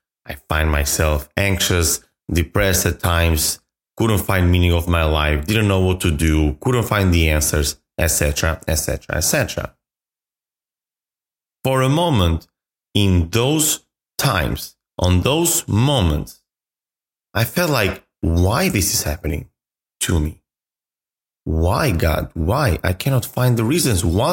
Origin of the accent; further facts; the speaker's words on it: Albania; moved away as an adult; now in United States; at that time, I was still going back and forth to Albania, to my home country.